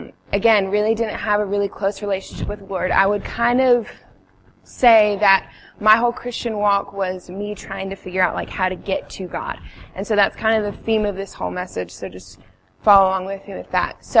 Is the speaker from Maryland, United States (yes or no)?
yes; Maryland, United States; now in Selma, United States; I'm married to Luke. I'm not from Selma originally. I'm from Maryland. I moved here about like 3 years ago. I didn't grow up in a charismatic church.